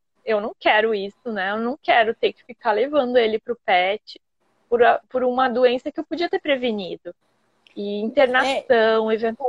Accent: Viamão, Rio Grande do Sul, Brazil; Eu cresci por muito tempo em Viamão.

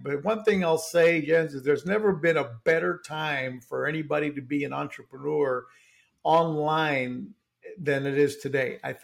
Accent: Puerto Rico; So anyway, we grew up in Puerto Rico.

